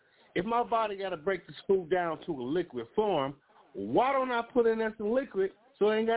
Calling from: Chicago, Illinois, United States; Call from Cherokee Nation in Chicago, called Chicago.

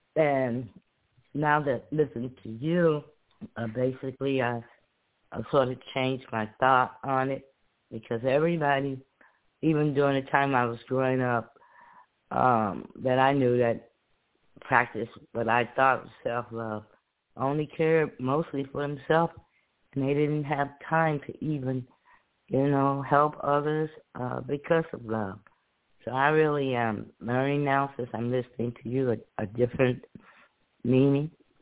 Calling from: Chicago, Illinois, United States; I'm calling from Chicago

